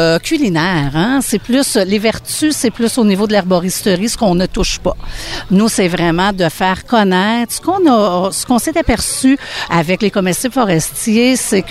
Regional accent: Saint-Côme, Quebec, Canada; Oui, je suis de Saint-Côme et on cueille dans la région là, de Lanaudière. Matawinie, plus précisément, aussi.

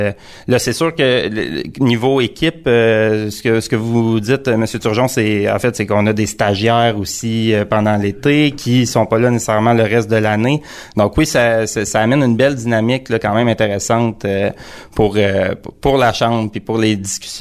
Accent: L'Assomption, Quebec, Canada; Je suis natif de l'Assomption. J'ai toujours eu un sentiment d'appartenance fort à la région.

